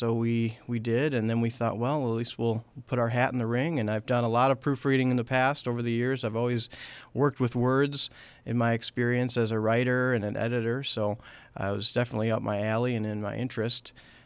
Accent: Appleton, Wisconsin, United States; born there; also born or lived in Akron, Ohio / Denver; now in Cincinnati, United States; Well, I was born in Appleton, Wisconsin, just near Green Bay, north of Milwaukee and Madison, about an hour and a half.

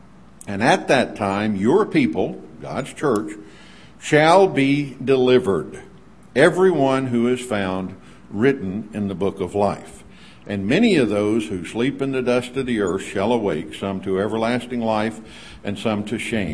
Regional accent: the South, United States; I grew up saying Petra in the South, so I should have known that that was probably wrong.

